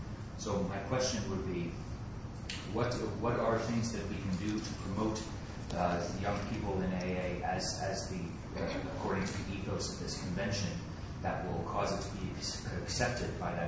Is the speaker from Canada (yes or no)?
no; Dublin, Leinster, Ireland; I'm an alcoholic from Dublin, Ireland.